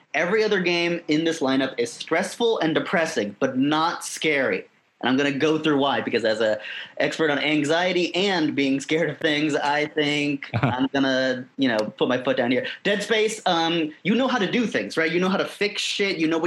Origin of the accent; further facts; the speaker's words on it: India; I'm Indian, so that's just every day for me.